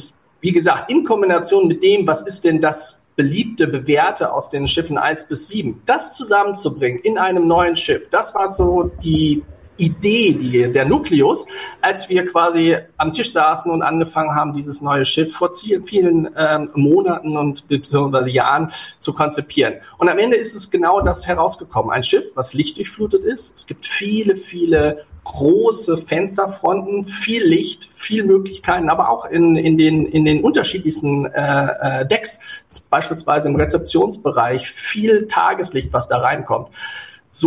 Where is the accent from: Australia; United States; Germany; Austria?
Germany; North Rhine-Westphalia; now in Hamburg, Germany; Ich komme aus Ostwestfalen. Da ist es jetzt nicht ganz so mit dem Meer